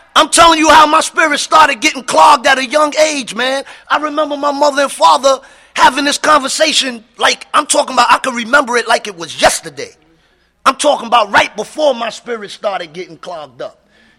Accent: New York City, New York, United States; I come from the South Bronx, right? That's where I come from. I come from the South Bronx. I come from what you call projects, right?

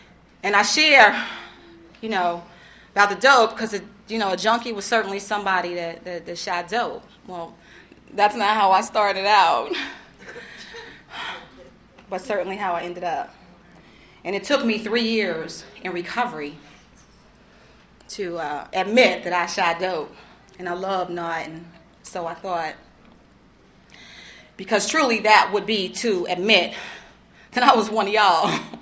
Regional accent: Newark, New Jersey, United States; I'm from Newark, New Jersey. Love Prince Street Projects. They're not there anymore.

